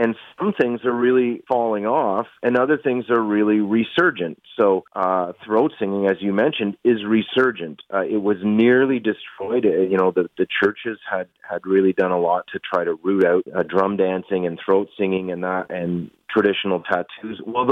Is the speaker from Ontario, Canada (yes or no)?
yes; Parry Sound, Ontario, Canada; I went around thinking I was a northerner because I was from Parry Sound, barely above the 45th parallel